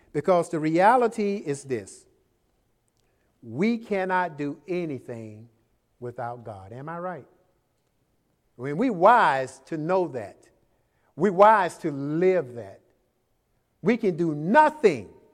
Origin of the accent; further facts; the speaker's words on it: Jacksonville, Florida, United States; I'm a Christian. I meet people sometimes, they say, I've seen you before. You know, I'm from Jacksonville